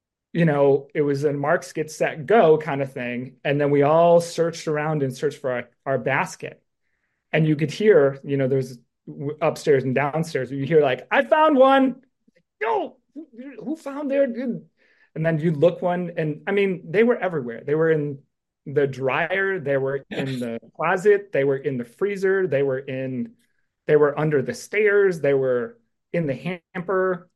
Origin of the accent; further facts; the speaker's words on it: Wisconsin, United States; I'm from Wisconsin.